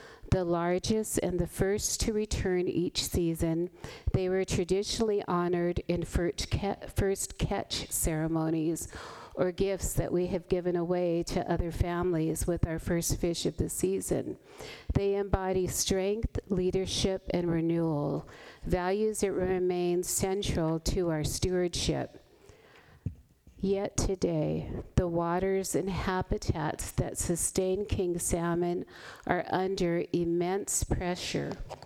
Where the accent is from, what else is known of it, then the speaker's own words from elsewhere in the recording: Auk Bay, Alaska, United States; I am a child of the Kagwantan, and I'm from the Dipper House in Auk Bay, Alaska.